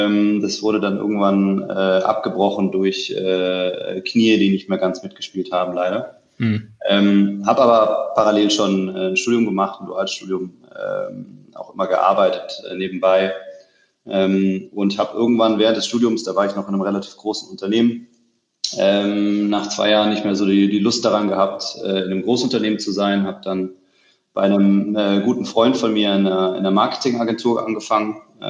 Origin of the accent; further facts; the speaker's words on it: Stuttgart, Baden-Württemberg, Germany; ich bin geborener Stuttgarter, bin also irgendwo zwischen Porsche und Mercedes aufgewachsen